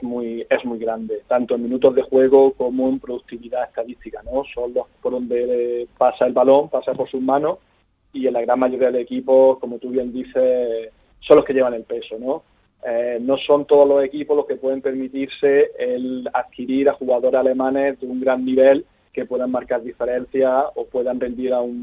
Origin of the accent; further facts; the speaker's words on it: Spain; los que vinimos de España.